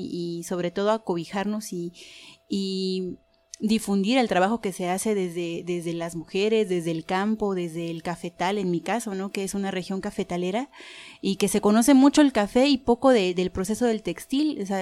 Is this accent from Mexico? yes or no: yes; Yajalón, Chiapas, Mexico; now in San Cristóbal de las Casas, Mexico; Pues yo vengo de la región Selva, del municipio de Yajalón, y pues también estoy en San Cristóbal por motivos de venir a estudiar, a estudiar la licenciatura.